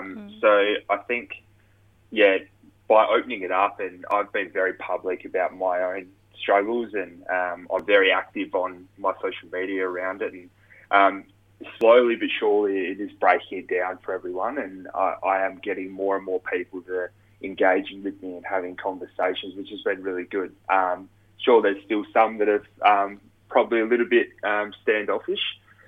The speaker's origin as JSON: {"language": "English", "town": "Keith", "region": "Scotland", "country": "United Kingdom", "tie": "born or raised there", "said": "I've seen firsthand locally from my town that I grew up in Keith."}